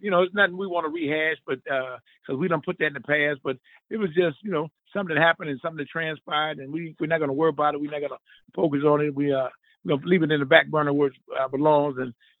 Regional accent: Midwest, United States; now in Los Angeles, United States; when I came from the Midwest back in the early 80s, you know, I come out to Los Angeles

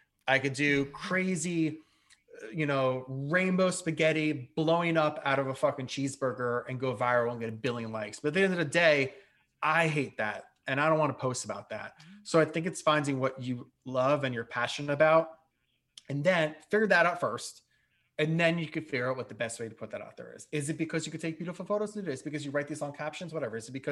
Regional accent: New York, United States; I've had all the benefits of the world of growing up in Westchester and doing all that shit and going to NYU.

